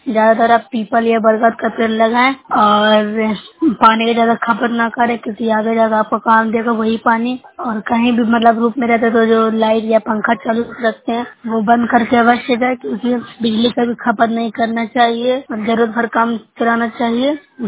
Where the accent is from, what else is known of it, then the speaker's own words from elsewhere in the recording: Bihar, India; मैं नौसरा ब्लॉक से हूँ, जिला नालंदा के निवासी हूँ।